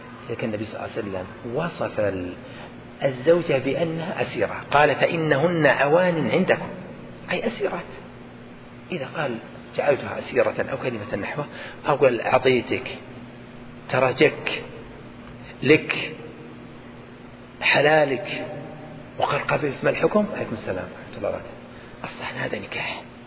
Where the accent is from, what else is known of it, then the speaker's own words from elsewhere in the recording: Najd, Saudi Arabia; أليس هذا عمل الناس عندنا في نجد؟